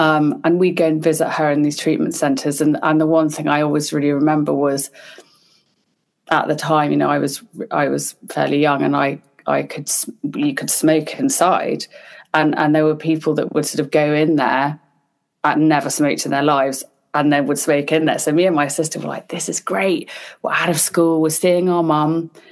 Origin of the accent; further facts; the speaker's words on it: Hong Kong; in terms of sort of growing up in Hong Kong and places like